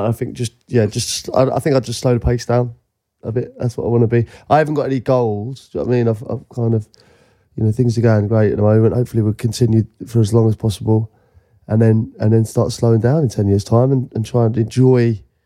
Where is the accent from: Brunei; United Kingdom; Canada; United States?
United Kingdom; Macclesfield, North West England; born there; I was born in Macclesfield.